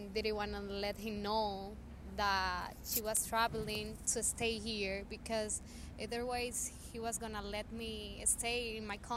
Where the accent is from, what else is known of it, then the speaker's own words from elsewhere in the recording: Dominican Republic; moved away; I grew up in the Dominican Republic, but I came here 4 years ago.